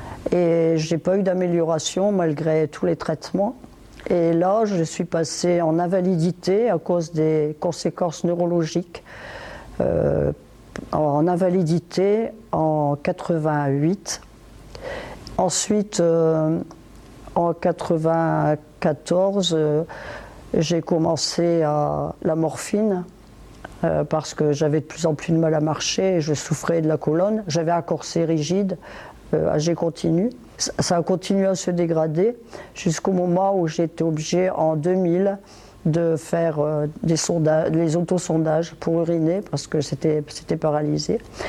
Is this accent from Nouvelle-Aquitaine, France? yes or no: no; Rheims, Hauts-de-France, France; born there; je suis née dans le Nord en 1939 à Rheims, près de Valenciennes. Je suis l'aînée d'une famille nombreuse. Une famille ouvrière